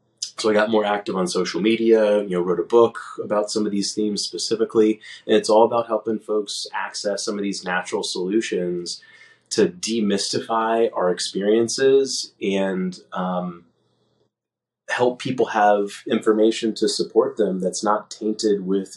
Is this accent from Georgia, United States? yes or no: yes; Atlanta, Georgia, United States; I grew up in the Deep South in Atlanta, also in a Jewish household and in the Jewish community